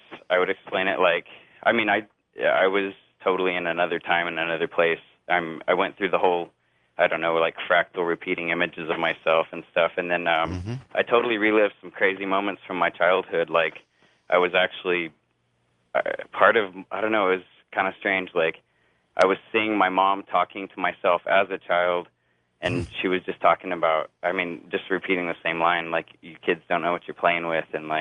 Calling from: Las Cruces, New Mexico, United States; I'm calling from Las Cruces, New Mexico.

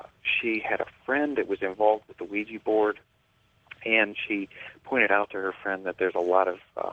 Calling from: Akron, Ohio, United States; I'm calling from Akron, Ohio.

